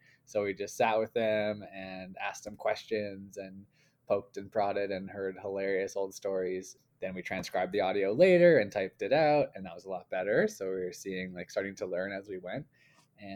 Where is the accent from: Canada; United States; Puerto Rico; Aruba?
Canada; Calgary, Alberta; So we grew up in Calgary, in Canada here